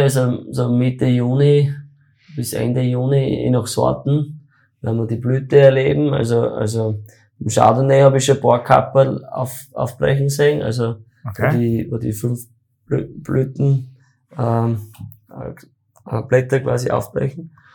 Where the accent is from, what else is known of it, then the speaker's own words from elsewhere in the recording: Styria, Austria; Also bei uns in der Steiermark